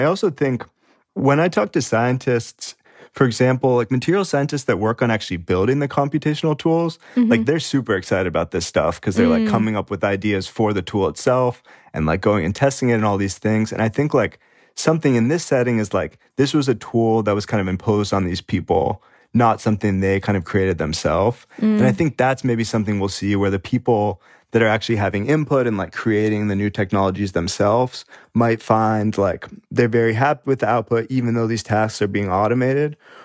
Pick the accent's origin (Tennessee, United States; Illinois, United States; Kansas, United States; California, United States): California, United States; So I went to undergrad in Minnesota, and mm-hmm. for background, I'm from California.